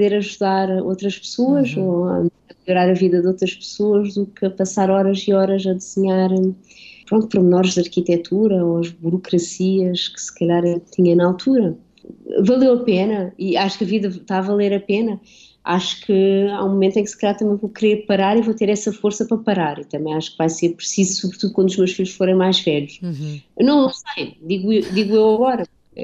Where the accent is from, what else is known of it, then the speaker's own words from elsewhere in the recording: Portugal; nasci em Portugal, porque cresci na Europa